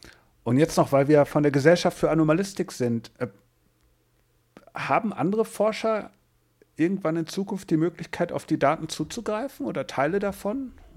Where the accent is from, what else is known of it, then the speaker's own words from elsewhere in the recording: Switzerland; nämlich Schweizerin, falls einige das noch nicht gehört haben.